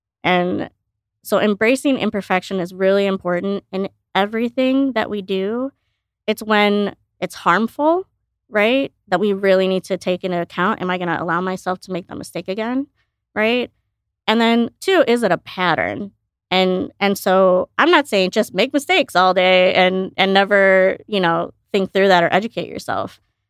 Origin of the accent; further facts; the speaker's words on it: Illinois, United States; I grew up outside Chicago, and we were in like a little farther out suburb with a little less diversity.